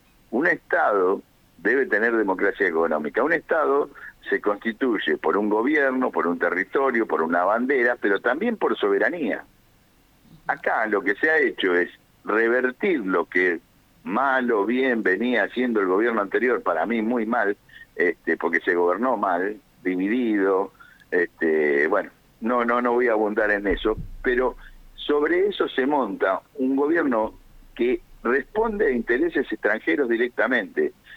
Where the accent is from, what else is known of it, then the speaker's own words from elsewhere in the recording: Argentina; lo vamos a padecer como argentinos